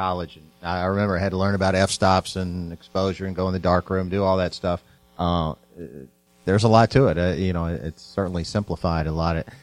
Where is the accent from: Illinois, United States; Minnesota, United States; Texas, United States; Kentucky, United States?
Kentucky, United States; Louisville; one of the great treasures of Louisville, Kentucky, my hometown.